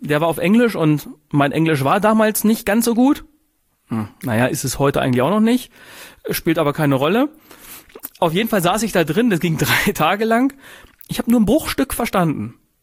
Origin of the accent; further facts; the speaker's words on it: Gifhorn, Lower Saxony, Germany; ich komme aus Gifhorn, ich bin jetzt extra angereist.